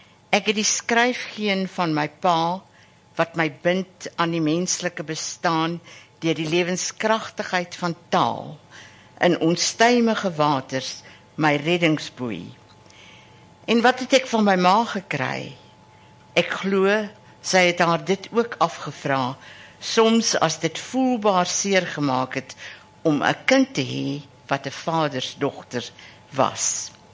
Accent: Harrismith, Free State, South Africa; ek is nie hier gebore nie. En ek is in die Vrystaat gebore en ek het 'n sekere loyaliteit aan waar ek groot geword het, in Harry Smith in die Oos-Vrystaat

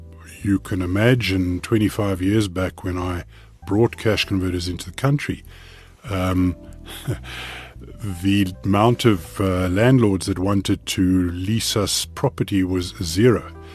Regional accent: Cape Town, Western Cape, South Africa; So it started out, we grew up in Cape Town.

